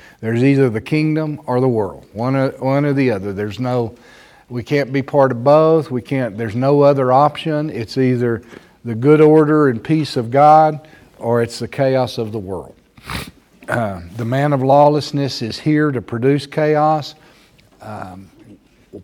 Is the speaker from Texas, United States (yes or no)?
yes; Texas, United States; One of our traps for us as Americans, and one of our traps for us as Texan Americans, is our pride in our independence